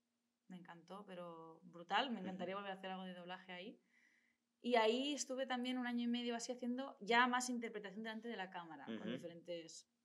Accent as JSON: {"language": "Spanish", "town": "Sant Just Desvern", "region": "Catalonia", "country": "Spain", "said": "en Sant Just, que es de donde soy. Yo no soy de Barcelona, Barcelona, soy de Sant Just, que es un pueblecito que está a las afueras de Barcelona, vaya."}